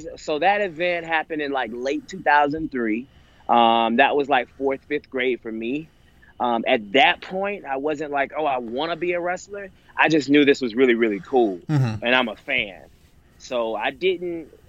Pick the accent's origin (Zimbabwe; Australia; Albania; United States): United States; Atlanta, Georgia; Right. Yeah. I'm from Atlanta.